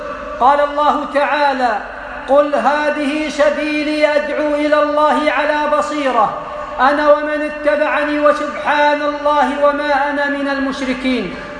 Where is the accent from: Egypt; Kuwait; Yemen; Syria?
Kuwait